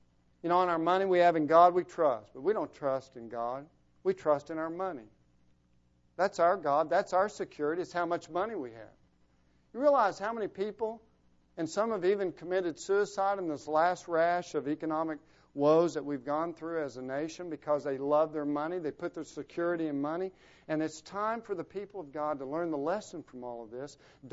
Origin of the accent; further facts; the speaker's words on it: United States; and I'm an American like you are, and I'm interested in these things like you are